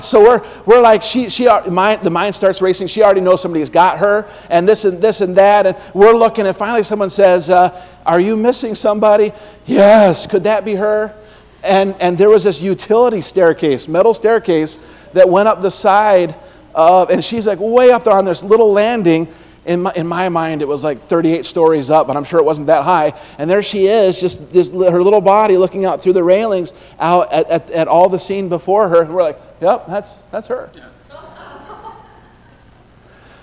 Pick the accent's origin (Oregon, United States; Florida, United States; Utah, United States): Utah, United States; My pastor growing up in Utah